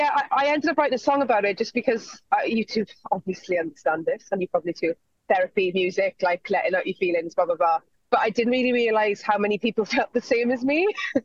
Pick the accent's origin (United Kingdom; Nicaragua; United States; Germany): United Kingdom; Wales; as a Welsh person who doesn't speak Welsh, which is, I'm working on that, believe me.